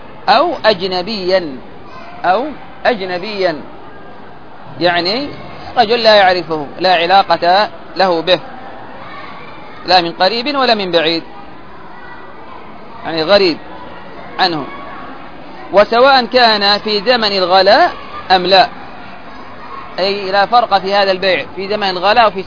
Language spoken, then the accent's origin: Arabic; Yemen; وإلى يومنا هذا عندنا في اليمن وكذا